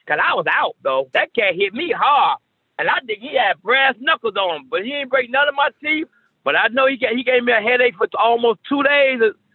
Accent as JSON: {"language": "English", "region": "Alabama", "country": "United States", "said": "Bo, I come from Alabama. My father was a boxing coach."}